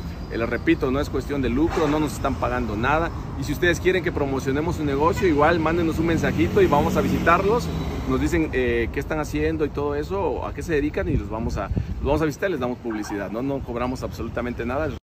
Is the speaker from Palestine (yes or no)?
no; Chiapas, Mexico; pensando que somos los mexicanos, somos así, los chiapanecos sobre todo